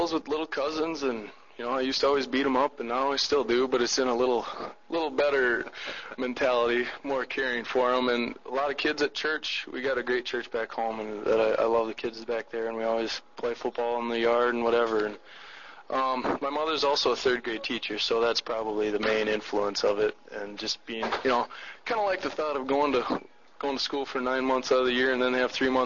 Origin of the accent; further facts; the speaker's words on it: Waverly, Minnesota, United States; Well, Jake, I'm from Waverly.